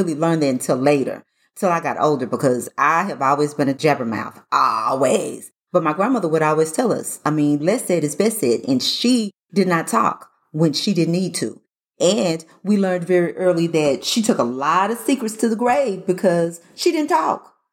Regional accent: the South, United States; So I'm from the South and everybody doesn't eat chicken and dressing.

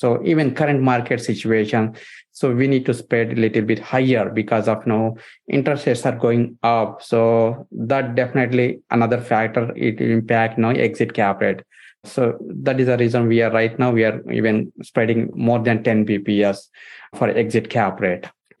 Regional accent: India; English is a second language; moved away as an adult; now in United States; So basically, I came from India. So originally from India and came to US in 2007, around 2007 time.

